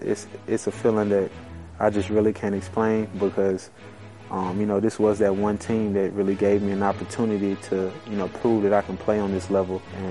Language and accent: English; Louisiana, United States; That was my first NFL game I ever been to. First time in the Superdome, back in my home state.